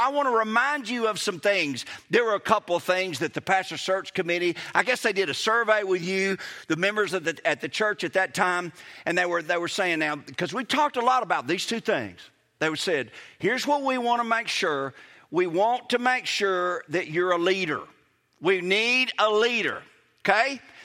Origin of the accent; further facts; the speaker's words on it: Kosciusko, Mississippi, United States; now in Brookhaven, United States; Because I grew up in Kosciuszko, graduated from Clinton, went to MC, and I've served in Clinton several times after